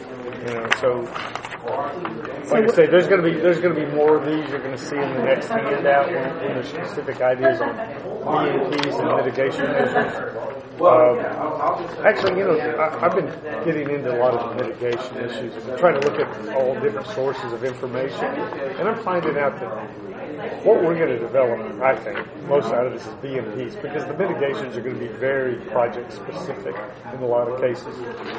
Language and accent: English; Gulf Coast, United States; Because I'm from the Gulf, and a lot of it's driven by regulations down there.